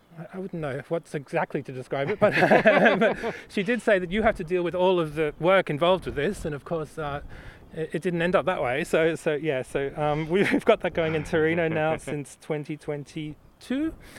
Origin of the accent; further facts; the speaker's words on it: Australia; So I'm Australian.